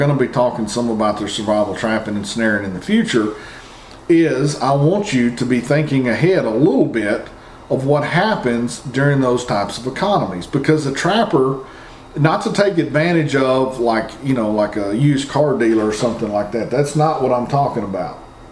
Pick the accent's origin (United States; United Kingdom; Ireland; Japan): United States; I see it as my job as an American to figure out how to get around it.